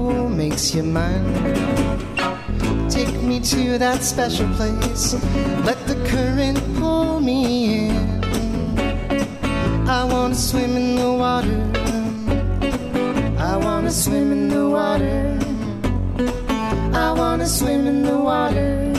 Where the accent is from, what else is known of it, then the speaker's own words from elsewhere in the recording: California, United States; We're from Southern California, but we go anywhere to play.